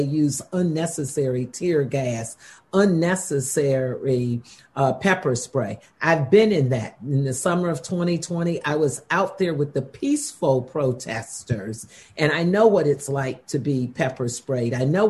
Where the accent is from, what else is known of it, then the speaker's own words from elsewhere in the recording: Ohio, United States; and I'm from Ohio, we had one of the highest infant mortality rates in the country.